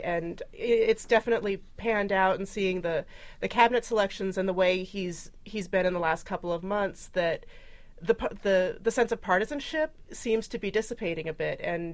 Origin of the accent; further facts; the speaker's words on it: Washington, District of Columbia, United States; And D.C. is my hometown